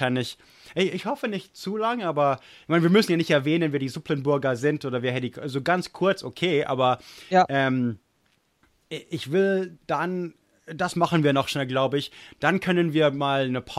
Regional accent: Munich, Bavaria, Germany; München, meine Heimatstadt München, die ich liebe, die ich so toll finde. Ich liebe Münchner.

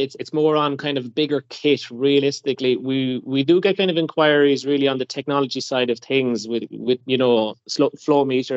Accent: County Laois, Ireland; So I live in Laois. I grew up in Laois.

